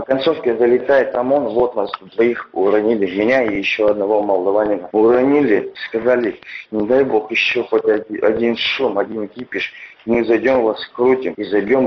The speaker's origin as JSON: {"language": "Russian", "country": "Russia", "tie": "born or raised there", "also_born_or_lived": "Armenia", "said": "Лицо без гражданства, у меня никогда не было паспорта. Я родился только в Армении, всю жизнь прожил в России."}